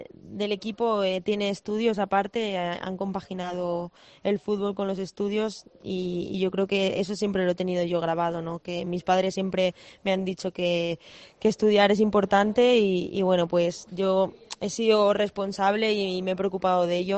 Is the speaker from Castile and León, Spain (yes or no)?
no; Ayelo de Malferit, Valencian Community, Spain; Ayelo de Malferit, el pueblo